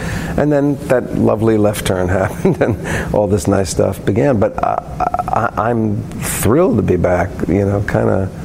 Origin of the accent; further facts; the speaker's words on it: New Jersey, United States; I grew up in New Jersey.